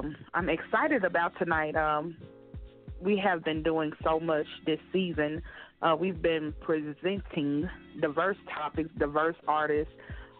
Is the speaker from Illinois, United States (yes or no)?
no; Cleveland, Mississippi, United States; shout out to everybody in my hometown, Cleveland, Mississippi, that turned up the class of 1999